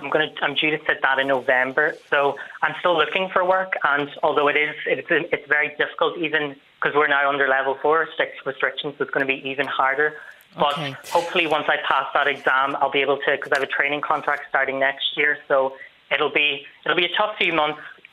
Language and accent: English; Ulster, Ireland; I'm from Donegal, it's a rural area